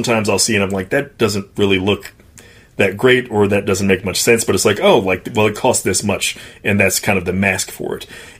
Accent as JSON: {"language": "English", "region": "Mississippi", "country": "United States", "tie": "born or raised there", "said": "I grew up not on the Texas coast, but on the Mississippi coast."}